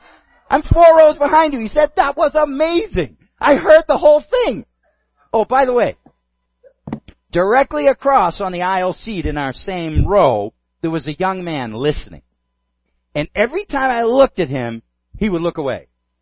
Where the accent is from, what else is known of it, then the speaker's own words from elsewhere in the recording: New England, United States; I said, "Patriot shirt? I'm from New England."